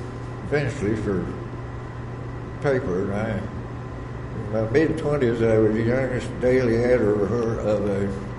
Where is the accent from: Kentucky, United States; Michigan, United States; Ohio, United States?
Kentucky, United States; born there; I lived in Bath then, actually, because I was born in Bath County.